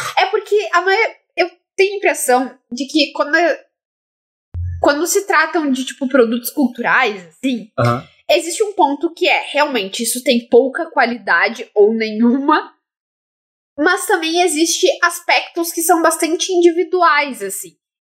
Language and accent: Portuguese; Rio Grande do Sul, Brazil; Falo isso porque sou do Rio Grande do Sul.